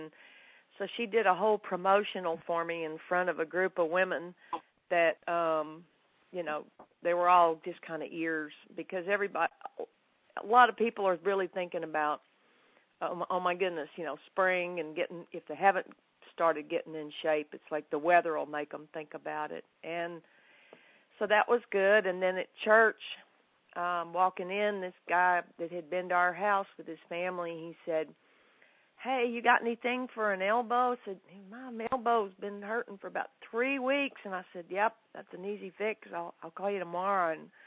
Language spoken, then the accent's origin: English; the South, United States; I'm a Southerner, not a Yankee, so I'm not used to this.